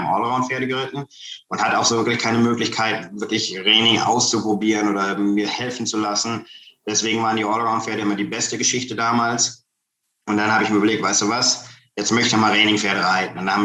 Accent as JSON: {"language": "German", "town": "Kassel", "region": "Hesse", "country": "Germany", "said": "Ich komme ursprünglich aus Kassel."}